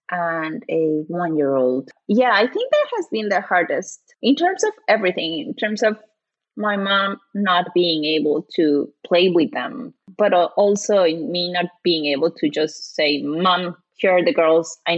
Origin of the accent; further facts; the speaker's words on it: Mexico; growing up in Mexico, it's weird.